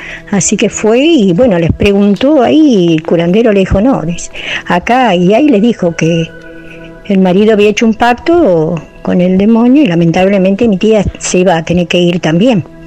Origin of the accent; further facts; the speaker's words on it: Trelew, Chubut, Argentina; now in Río Negro, Argentina; Nosotros somos de Trelew, Chubut. Yo, en ese tiempo vivíamos ahí, ahora yo vivo acá en Río Negro, pero en ese tiempo mi familia se fue a Trelew, Chubut a vivir. Un día en Trelew, Chubut era un pueblo chico, todavía no era tan grande como ahora.